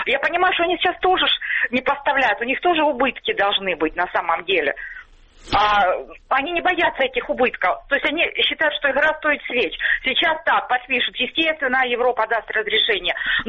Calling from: Luhansk Oblast, Ukraine; Здравствуйте … Луганщина.

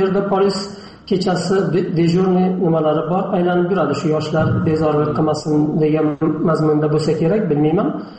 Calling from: Turkey; Turkiyadan.

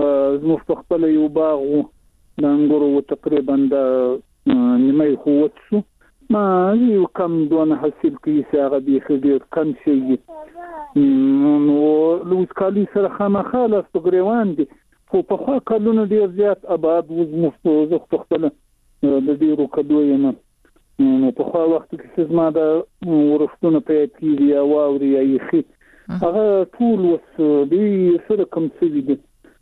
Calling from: Zabul, Afghanistan; د زابل ولایت شاجیل ولسوالي

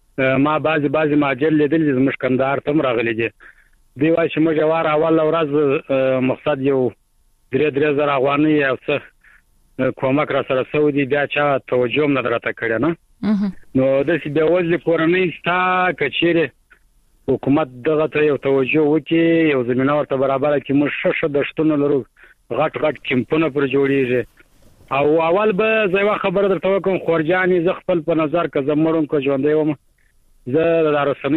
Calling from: Kandahar, Afghanistan; هم د کندهار

